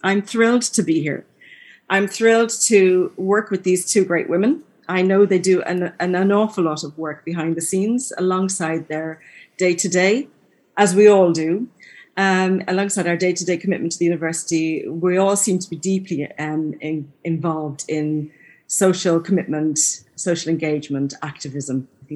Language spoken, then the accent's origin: English; Dublin, Ireland; moved away as an adult; also born or lived in Waterford / London; now in Malta; As you've guessed, I'm Irish, but I am also Maltese. I was born in Ireland, raised in Dublin and in Waterford, but then went to work in London. And from London, I found myself in Malta. And I've been in Malta since 94.